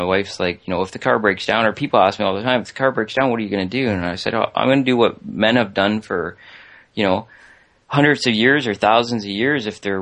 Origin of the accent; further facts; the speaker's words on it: Canada; I'm a Canadian, right?